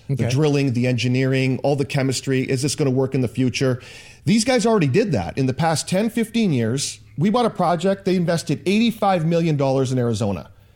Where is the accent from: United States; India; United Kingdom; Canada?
Canada; Vancouver, British Columbia; Vancouver, Canada. It's the capital of natural resources and oil, particularly Western Canada. So I grew up with guys in that business.